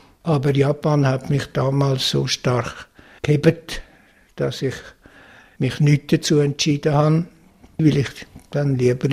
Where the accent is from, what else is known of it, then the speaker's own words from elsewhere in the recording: Switzerland; als Schweizer